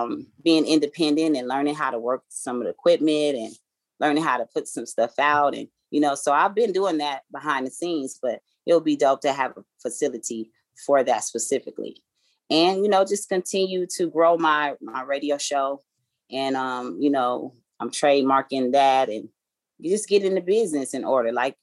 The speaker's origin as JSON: {"language": "English", "town": "Inglewood", "region": "California", "country": "United States", "said": "…, I'm from Inglewood, so I called …"}